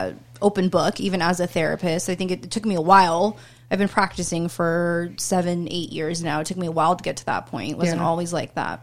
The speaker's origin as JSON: {"language": "English", "region": "California", "country": "United States", "said": "I'm from the San Francisco Bay Area. For my generation, it was a lot of weed"}